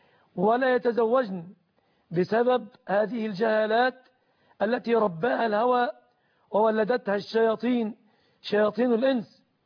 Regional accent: Egypt; بلادنا مصر

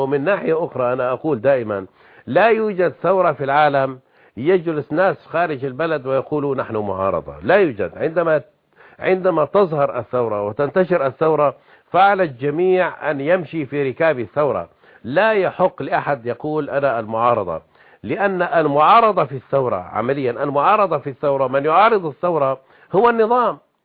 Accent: Syria; هم عندنا في سوريا مثل جميل يقول

